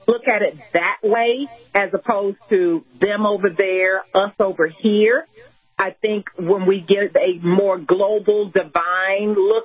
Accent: Texas, United States; love football. I'm from Texas. So, you know, football is in my blood, it's in my genes, all of that kind of stuff.

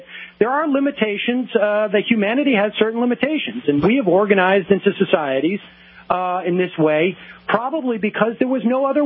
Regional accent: Worcester, Massachusetts, United States; I grew up in Worcester, so I know how things how late things can show up in certain areas of the country.

